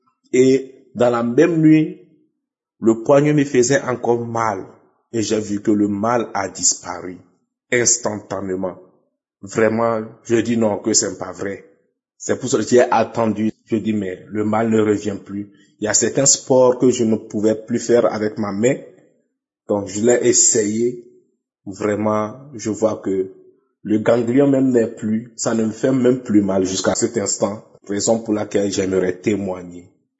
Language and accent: French; Togo; now in Germany; Je suis un Togolais résident en Allemagne.